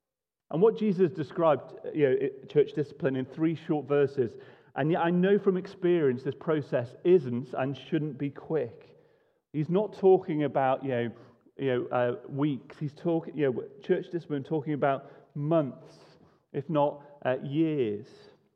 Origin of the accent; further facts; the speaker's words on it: United Kingdom; I don't want to try and, as a British person, cross that line where their private life is their private life.